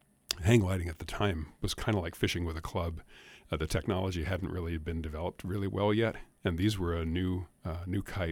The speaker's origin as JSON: {"language": "English", "town": "Anchorage", "region": "Alaska", "country": "United States", "tie": "born or raised there", "said": "I was born and raised there in Anchorage, and you know, you were around mountains all the time"}